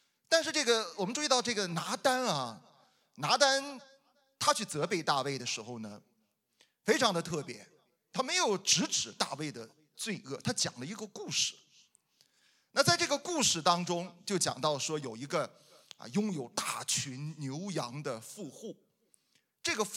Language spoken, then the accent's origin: Chinese; Shandong, China; 我也不知道为什么他拿我们山东人说事儿